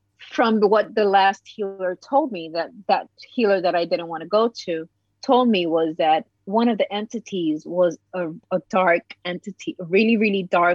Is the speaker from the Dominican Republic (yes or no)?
yes; Dominican Republic; I am from the Dominican Republic.